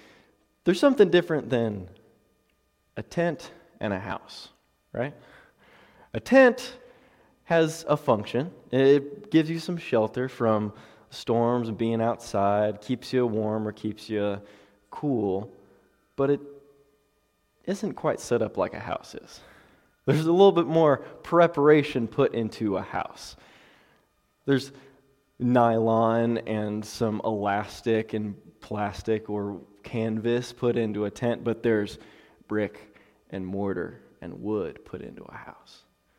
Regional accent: Orlando, Florida, United States; now in Knoxville, United States; But yeah, so I grew up in Orlando, Florida. I transferred up to Johnson University in Knoxville last year, and it's just an amazing place.

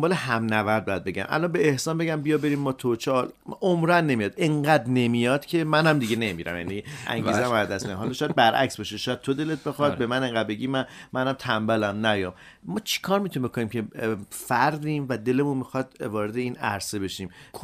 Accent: Iran; به عنوان یه ایرانی آدم خیلی حیفه که در ایران باشه و قله دماوند رو تجربه نکنه

